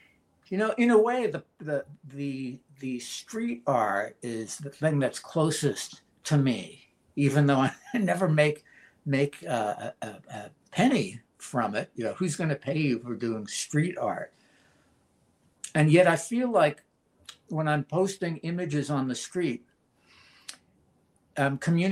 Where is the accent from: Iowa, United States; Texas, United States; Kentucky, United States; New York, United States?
New York, United States; New York City; being born and raised in New York City, right there on the East Side, the Lower East Side, the Tompkins Square district, which is such a crossroads.